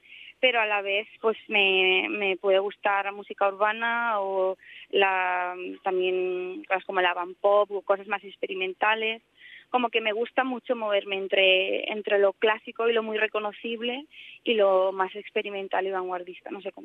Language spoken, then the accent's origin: Spanish; Valencian Community, Spain; first language Valencian; algún día me gustaría hacer también alguna en valenciano, que es mi lengua materna.